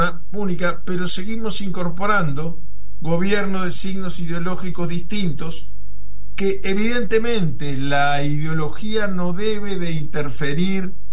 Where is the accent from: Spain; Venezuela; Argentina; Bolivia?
Bolivia; Yo soy boliviano, ciudadano boliviano también, así que soy doble ciudadano del Mercosur.